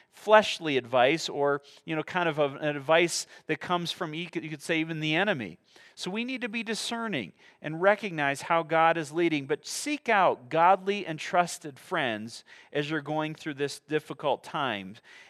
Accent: Midwest, United States; You know, I grew up in the Midwest

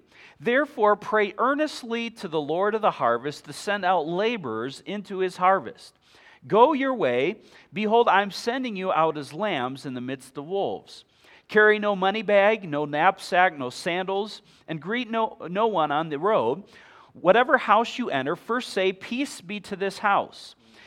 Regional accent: Mount Pleasant, Michigan, United States; And so that's what I kind of grew up around, living in Michigan. And I remember in our house that we grew up in Mount Pleasant, just down the street from us was a farm.

